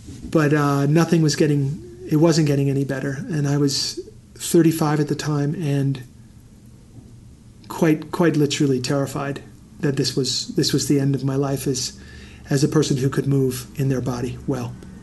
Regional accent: New York City, New York, United States; You know, I grew up in New York City and I'm a little bit cynical

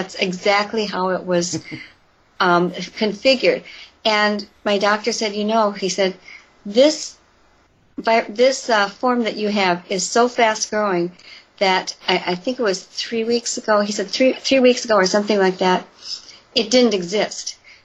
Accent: Elkhorn, Wisconsin, United States; a maybe 3 to 4 mile long country road just outside of Elkhorn, my hometown

